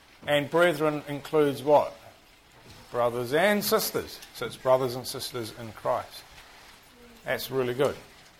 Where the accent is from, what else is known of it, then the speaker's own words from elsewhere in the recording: New Zealand; I'm a Kiwi, so forgive me.